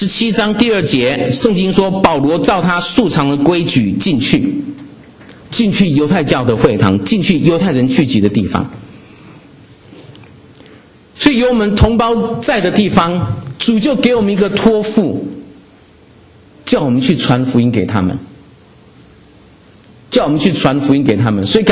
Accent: Taiwan; 我是从台湾来的啊、哦，那可是我很中国，我要跟大家讲，我很中国

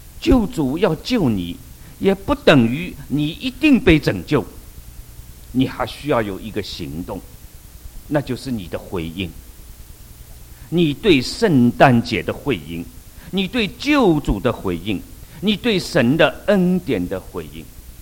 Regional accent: China; 我们中国人很看重自己的子女是否成才，我们作为父母最大的一个安慰，最大的光荣，就是我们的儿女长大了成才了

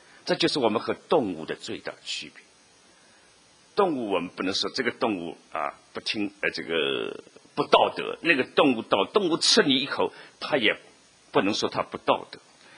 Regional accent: China; 这个体贴是我们中国人比较喜欢用的

